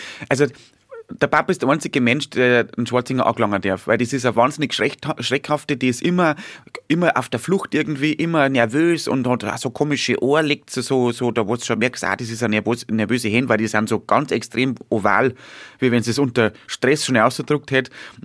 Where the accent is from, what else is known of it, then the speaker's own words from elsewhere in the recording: Bavaria, Germany; wenn ich zum Zeilen in Niederbayern oder da, wo ich herkomme, sagt man zum Maker Zeilen